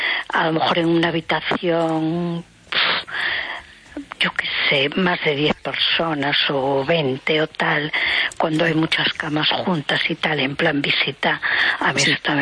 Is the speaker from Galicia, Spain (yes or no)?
yes; A Coruña, Galicia, Spain; de Coruña.